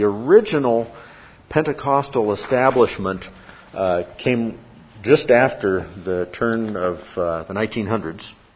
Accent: Palo Alto, California, United States; The church where I grew up in Palo Alto, just about a block down, has an AME Zion church.

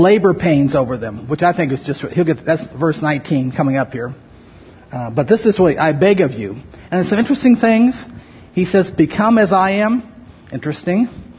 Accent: Miami, Florida, United States; I grew up in Miami, Florida, so a lot of Jewish kids I went to school

